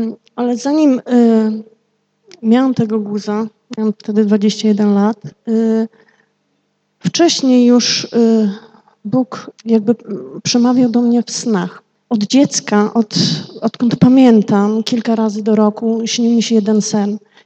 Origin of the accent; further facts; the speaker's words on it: Jedwabne, Podlaskie Voivodeship, Poland; now in Łomża, Poland; tak jak pastor już powiedział. Pochodzę z Jedwabnego, ale większość czasu teraz spędzam w Łomży.